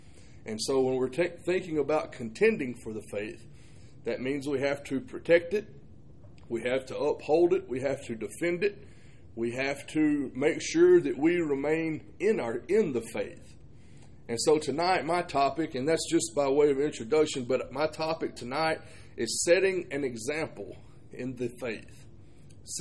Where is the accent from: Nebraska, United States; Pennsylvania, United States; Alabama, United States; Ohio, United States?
Alabama, United States; I grew up in Alabama